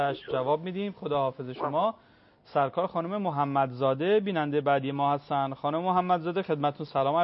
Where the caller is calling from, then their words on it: Borujerd, Lorestan, Iran; از بروجردم